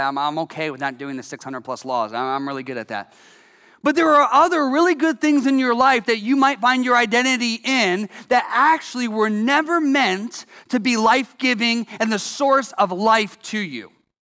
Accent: Columbus, Ohio, United States; Well, I grew up in Columbus, Ohio, and there's probably not any Buckeye fans here.

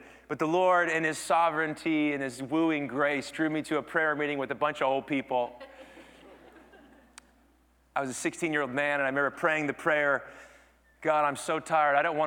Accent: Kansas, United States; and I grew up in Kansas, and Christmas in Kansas and pogo stick means ice on the ground

